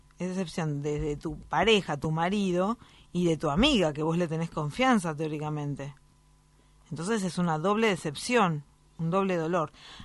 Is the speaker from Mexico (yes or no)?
no; Necochea, Buenos Aires Province, Argentina; Lo escucho por la app, porque soy de Necochea y salgo a las 2 de la tarde.